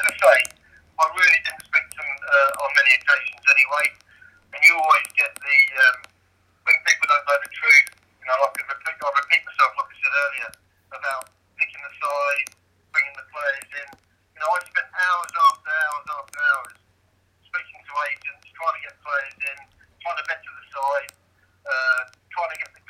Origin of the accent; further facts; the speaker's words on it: Bedford, East of England, United Kingdom; Although I lived away in the week in Hereford, I came home to my hometown, Bedford.